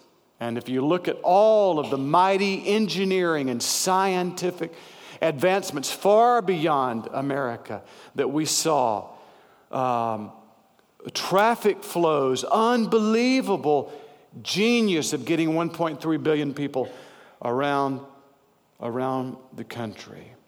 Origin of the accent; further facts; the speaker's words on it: United States; now in China; because I'm an American pastor